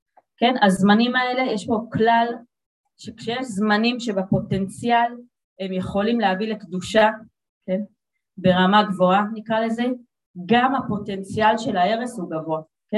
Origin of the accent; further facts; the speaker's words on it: Jerusalem, Jerusalem District, Israel; אני גדלתי ברובע, ולפני כמה שנים שכזה הלכנו לכותל